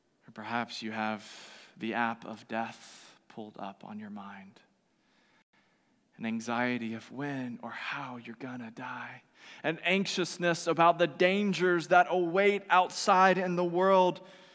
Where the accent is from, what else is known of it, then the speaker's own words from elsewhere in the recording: the South, United States; I grew up in the South, and we had a saying for this kind of joy.